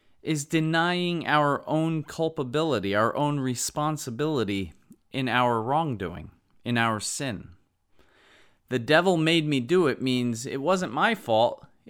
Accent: New Jersey, United States; He was actually a native of my home state, New Jersey.

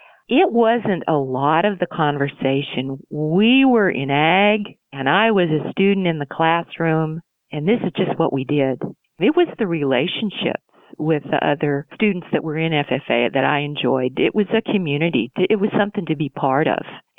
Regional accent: Mount Vernon, Washington, United States; Well, I grew up near Mount Vernon, Washington State. My dad was in the farm implement and equipment business. It was a dairy, rural community, a lot of farming. It was a great place to grow up.

